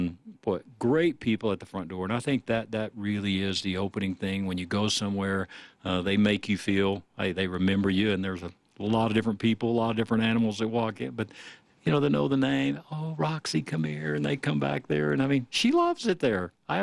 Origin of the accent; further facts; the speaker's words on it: Texas, United States; Now, I grew up in Texas. A lot of people have dogs there and things